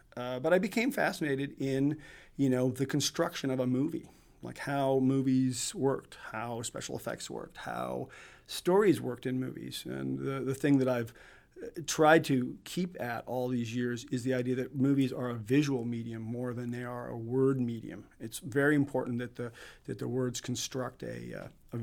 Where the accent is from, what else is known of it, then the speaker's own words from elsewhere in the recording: California, United States; I grew up in Northern California, but we were down here visiting.